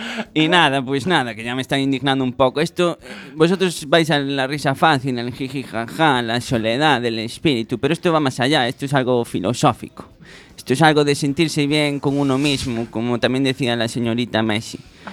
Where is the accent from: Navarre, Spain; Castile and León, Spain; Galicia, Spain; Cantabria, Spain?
Galicia, Spain; A Coruña; Yo soy de aquí, de Coruña.